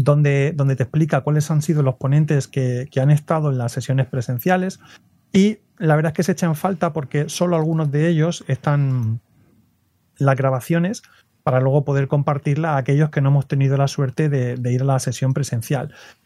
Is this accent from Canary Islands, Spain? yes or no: no; Murcia, Region of Murcia, Spain; yo soy de Murcia